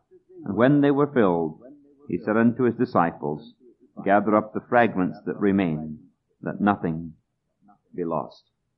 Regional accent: Scotland, United Kingdom; when I grew up in Scotland, I had no identity in many, many situations.

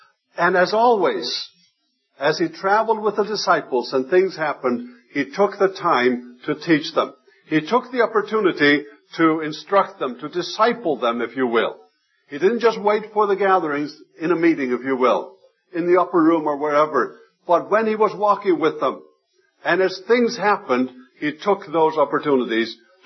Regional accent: Faroe Islands; first language Faroese; English is a second language; In the Faroe Islands, back in my hometown, home country, my mother tongue is Faroese, it's not English.

